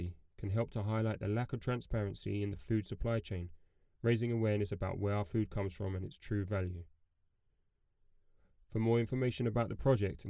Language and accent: English; England, United Kingdom; very much like the libraries and swimming pools that we had growing up in England.